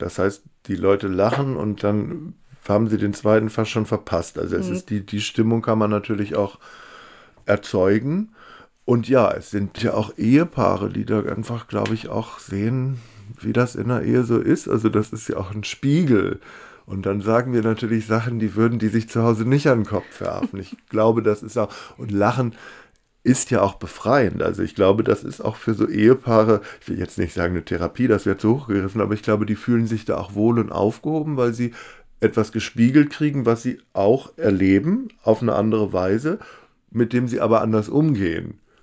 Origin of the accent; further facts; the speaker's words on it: Celle, Lower Saxony, Germany; Ich bin in Celle aufgewachsen, also in der niedersächsischen Provinz